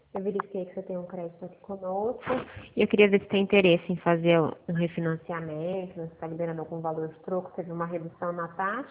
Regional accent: Santa Rosa, Brazil; now in Pirassununga, Brazil; Eu trabalho num escritório em Pirassununga, mas eu sou de Santa Rosa mesmo. Morava aí

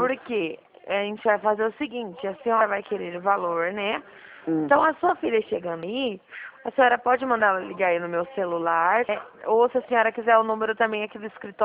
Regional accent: Dracena, São Paulo, Brazil; Eu sou de Dracena, estado de São Paulo.

